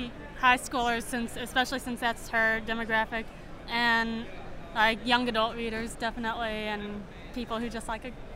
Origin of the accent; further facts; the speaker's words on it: Greenville, South Carolina, United States; I'm from Greenville, South Carolina.